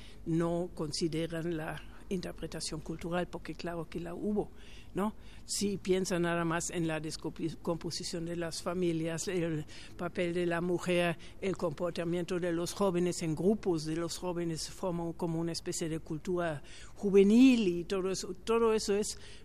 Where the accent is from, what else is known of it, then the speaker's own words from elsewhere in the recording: Germany; Spanish is a second language; Yo soy alemana, sí.